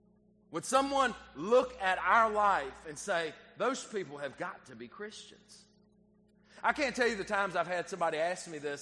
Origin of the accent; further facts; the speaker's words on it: United States; I'm an American, right? I'm of America, an American, right?